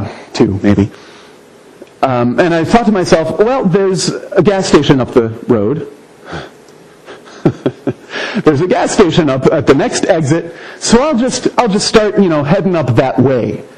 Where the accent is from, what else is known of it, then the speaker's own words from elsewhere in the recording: Anderson, United States; I went to college about a half an hour drive north of my hometown, Anderson.